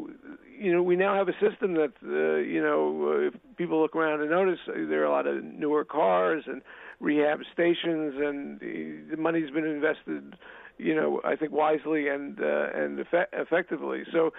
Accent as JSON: {"language": "English", "town": "Brooklyn", "region": "New York", "country": "United States", "tie": "born or raised there", "said": "I grew up in one in Sheepshead Bay, Brooklyn, and people counted their tokens because it cost you know, two tokens each way."}